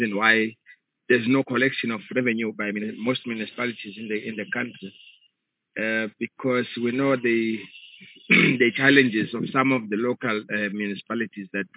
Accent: Gauteng, South Africa; I'm from Gauteng, Chair.

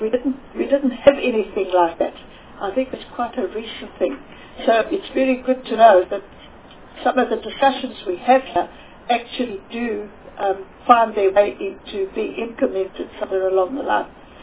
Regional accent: Durban, KwaZulu-Natal, South Africa; obviously I come from Durban

